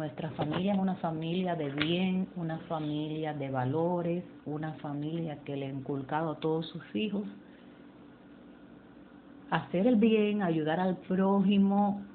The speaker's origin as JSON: {"language": "Spanish", "town": "Lajas", "region": "Cienfuegos", "country": "Cuba", "tie": "born or raised there", "said": "Yo crecí en Cuba, provincia Cienfuegos, ciudad Lajas."}